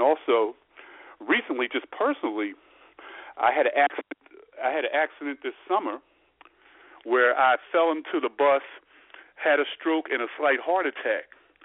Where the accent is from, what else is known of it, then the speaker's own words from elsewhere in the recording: Philadelphia, Pennsylvania, United States; And I grew up in South Philly at the Christian Street YMCA, so I was a swimmer.